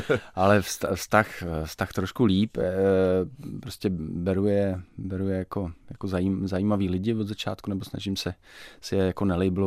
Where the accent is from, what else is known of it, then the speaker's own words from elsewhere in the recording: Vysočina Region, Czechia; tak jsem se rozhodl vrátit na Vysočinu, odkud pocházím.